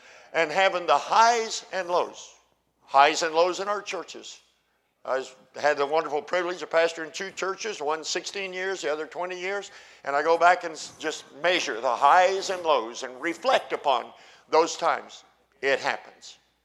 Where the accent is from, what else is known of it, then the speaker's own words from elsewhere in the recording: Perry, United States; And so my dad took his wheat crop check into the exchange bank in my hometown of Perry, town of 5,000 people. Everybody knew everybody.